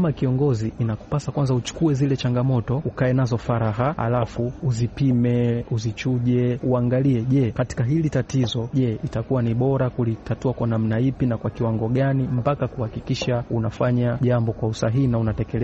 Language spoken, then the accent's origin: Swahili; Zanzibar Urban/West, Tanzania; natokea mkoa wa Mjini Magharibi, Unguja.